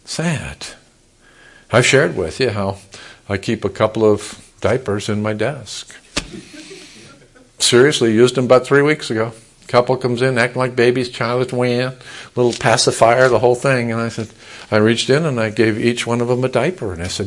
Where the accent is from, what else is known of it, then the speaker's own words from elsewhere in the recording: United States; I'm an American. I'm a veteran. I'm a Christian.